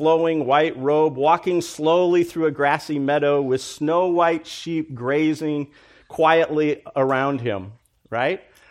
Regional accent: Iowa, United States; You know, and I grew up in Iowa, so I grew up with a lot of farmers. Most of my best friends, all of my relatives were still farmers.

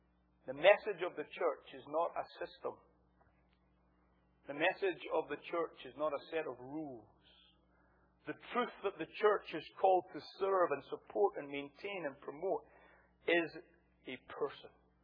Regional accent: Scotland, United Kingdom; I'm Scottish, but my wife is Irish.

